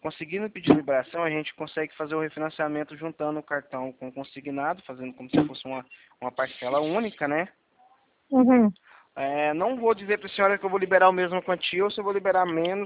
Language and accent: Portuguese; Goiás, Brazil; só não estranha o 62, não, que é porque eu sou de Goiás, tá?